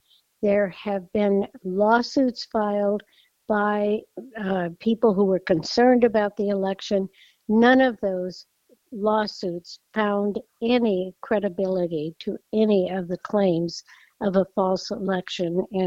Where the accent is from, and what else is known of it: Nebraska, United States; born or raised there